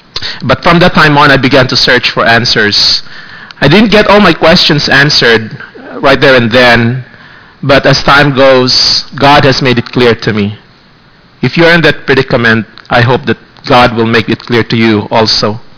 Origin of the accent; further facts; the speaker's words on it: Philippines; When I was young, I was growing up in the Philippines, probably late elementary years, 12, 13 years old